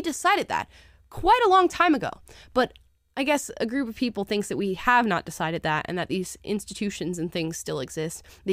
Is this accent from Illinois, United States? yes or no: no; Louisiana, United States; I'm from Louisiana, where they still have sundown towns.